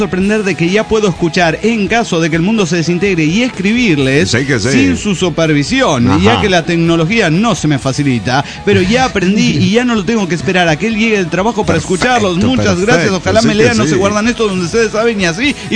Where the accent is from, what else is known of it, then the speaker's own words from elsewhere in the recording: Capulhuac, State of Mexico, Mexico; de Calpulhuac, México.